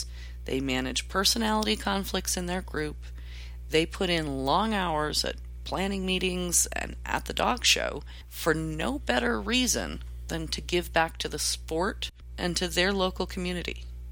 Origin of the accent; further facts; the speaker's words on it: Roseburg, Oregon, United States; My hometown, Roseburg, happened to be the end of what many at the time called the Death March